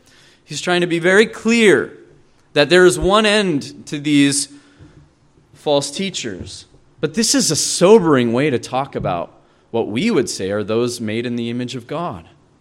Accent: Montana, United States; I'm from Montana.

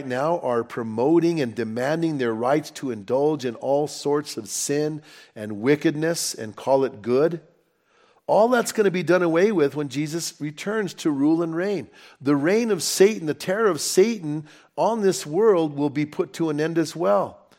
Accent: Albuquerque, New Mexico, United States; You know, I grew up in Albuquerque and I watch the news and like every day it seems like, you know, there's murders in Albuquerque.

